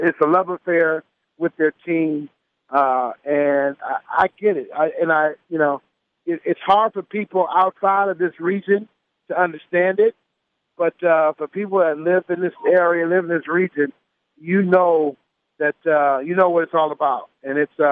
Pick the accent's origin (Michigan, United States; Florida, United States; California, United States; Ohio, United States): Michigan, United States; Detroit; growing up in Detroit, Chicago, I saw him all the time.